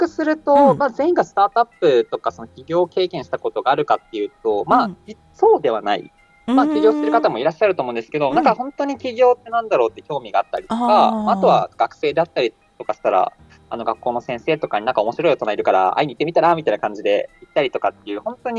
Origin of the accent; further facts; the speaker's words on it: Yokohama, Kanagawa, Japan; moved away as an adult; now in Sapporo, Japan; 出身横浜ではあるんですけど、うん、大学院から北海道札幌の方に来てて